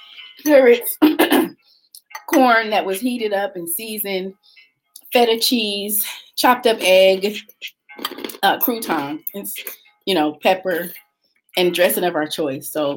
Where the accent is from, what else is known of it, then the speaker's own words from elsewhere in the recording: California, United States; I grew up in California. From California. Great place to grow up. Yeah, lots of melting, lots of different cultures.